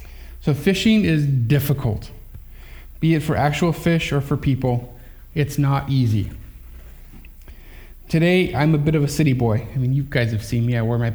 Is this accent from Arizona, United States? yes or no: yes; South Tucson, Arizona, United States; I grew up in South Tucson, Arizona. There's not a lot of great fishing that goes on in the barrio because South Tucson wasn't the best neighborhood.